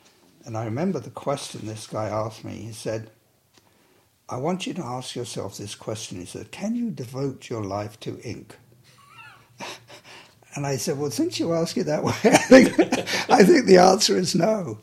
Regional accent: London, United Kingdom; born there; I was born actually in London, England. Ah, well, you laugh at that, but I've also lived in London, Ontario, Canada, right?

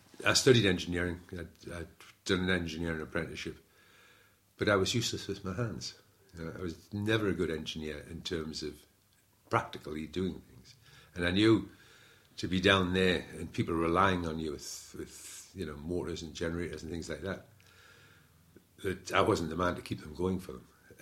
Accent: North Shields, North East England, United Kingdom; born there; I was born in North Shields in Northumberland on the 9th of June, 1942.

